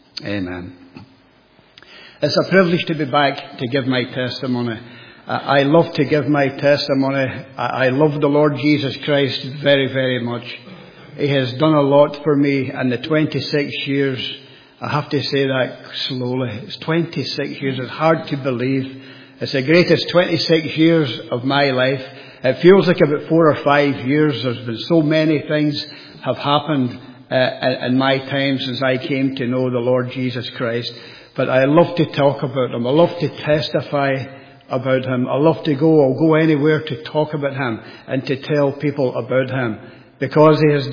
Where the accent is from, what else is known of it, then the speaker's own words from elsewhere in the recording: Glasgow, Scotland, United Kingdom; I'm not a Saintfield man. I was born and bred just outside Glasgow. I was born and brought up into a Roman Catholic family.